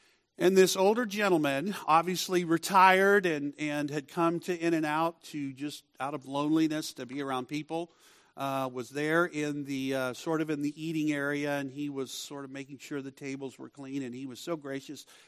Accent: Texas, United States; And growing up in Texas, there was a particular outfit that made hamburgers

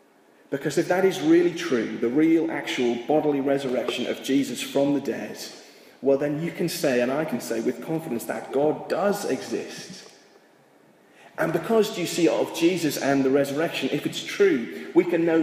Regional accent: England, United Kingdom; I'm from England, so you have to translate my qualifications.

